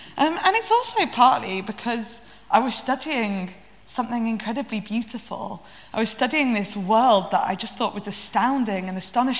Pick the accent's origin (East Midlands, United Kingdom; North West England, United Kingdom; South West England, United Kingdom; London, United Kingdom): North West England, United Kingdom; Manchester; So I'm from Manchester, it rains a lot